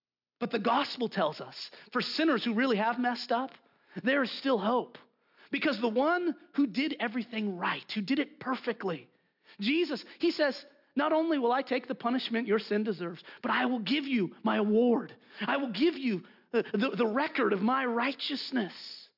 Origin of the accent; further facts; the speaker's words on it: California, United States; again, I grew up in Southern California, big population, lots of people there.